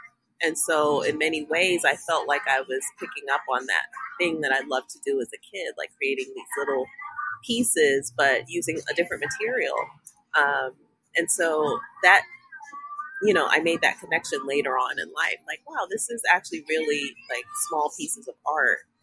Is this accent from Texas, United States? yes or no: no; New York City, New York, United States; now in Los Angeles, United States; I'm from New York City. And New York is completely different than when I grew up there.